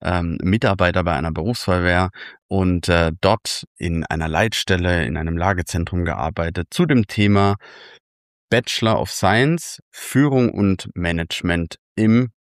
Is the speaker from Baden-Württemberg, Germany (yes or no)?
yes; Baden-Württemberg, Germany; wenn ich jetzt mal in das Bundesland gedanklich kehre, wo ich herkomme, ist Baden-Württemberg